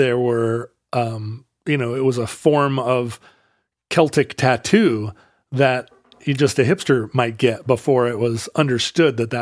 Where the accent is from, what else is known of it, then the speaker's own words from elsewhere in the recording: Pacific Northwest, United States; someone growing up in the Northwest who saw that kind of decorative art and thought of it as, yeah, a thing that married you to the region in a way.